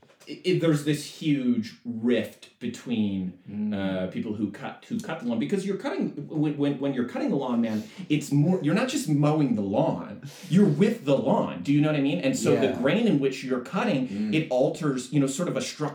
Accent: Brooklyn, New York, United States; So I grew up in Brooklyn. But because of my accent, you know, you're probably thinking this guy is from Brooklyn, right?

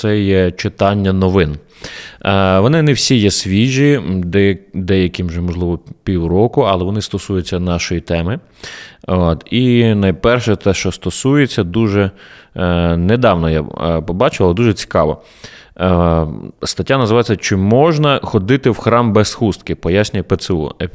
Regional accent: Volyn Oblast, Ukraine; Так, я з Волині, хто не знав.

